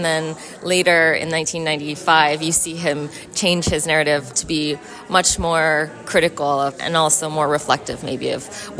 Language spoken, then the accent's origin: English; Kyoto, Japan; I'm from Kyoto, Japan. I'm a researcher and educator in Kyoto.